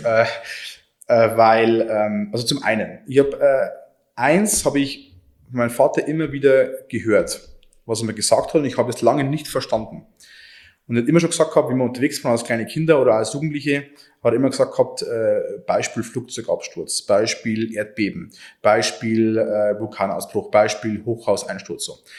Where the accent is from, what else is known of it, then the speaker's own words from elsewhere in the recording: Oberviechtach, Bavaria, Germany; Und Oberfichtach ist meine Heimat. Also du wirst nur hier in 5000 Dorf, Stadtgemeinde mit 5000 Einwohnern lebst